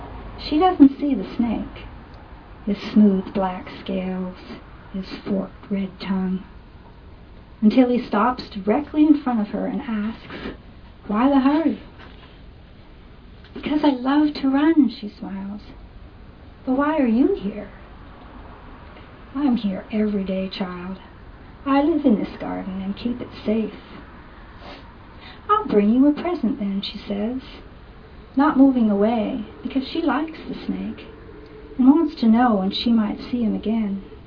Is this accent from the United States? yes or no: yes; New England, United States; I grew up in New England, and Wellfleet is on Cape Cod in Massachusetts.